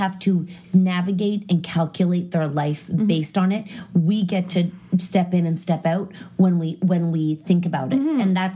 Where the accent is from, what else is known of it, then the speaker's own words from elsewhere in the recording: United States; Although I'm American, but I don't live there. So I've never lived there.